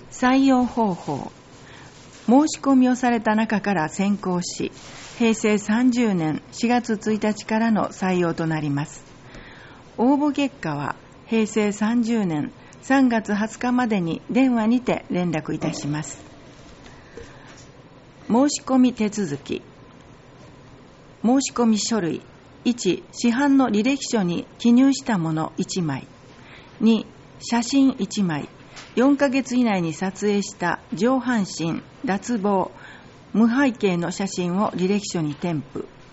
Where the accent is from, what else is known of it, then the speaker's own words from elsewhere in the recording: Tokyo, Japan; now in Higashimiyoshi, Japan; 東京から来ました。